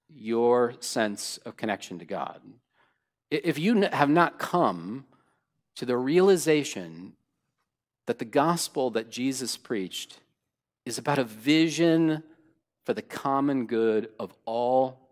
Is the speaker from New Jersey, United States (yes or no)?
no; San Bernardino, California, United States; Because yes, I'm from San Bernardino, don't tell anybody that.